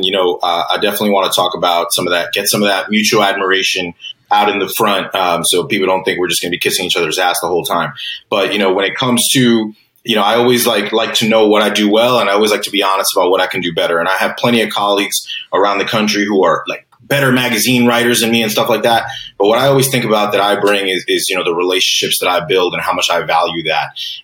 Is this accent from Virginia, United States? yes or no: no; New York City, New York, United States; Look, I'm a New Yorker through and through, but when I talk, you know, I forget sometimes that I actually do live across the river in Jersey. My mom's Ecuadorian, my dad's Puerto Rican